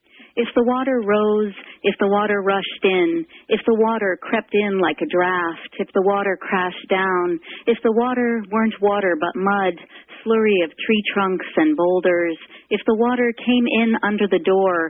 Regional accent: New York City, New York, United States; now in Modesto, United States; No, I'm from New York City originally

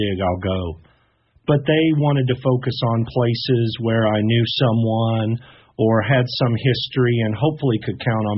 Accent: Louisville, Kentucky, United States; also born or lived in Illinois; This was in Louisville. I was born in Illinois, but we moved to Louisville when I was seven.

